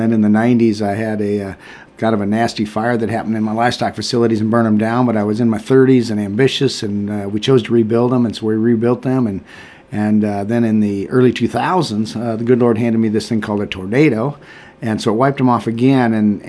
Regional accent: Iowa, United States; I'm a farmer from Delaware County. Grew up in Delaware County my entire life and started farming in 1979, right out of high school

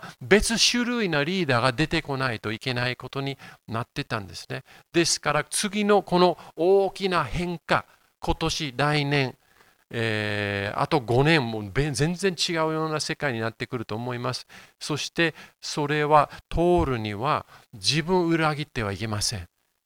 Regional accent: Yokohama, Kanagawa, Japan; 私が横浜育ちなんですけれども、私生まれ育てられた家は山手にあるんですね。

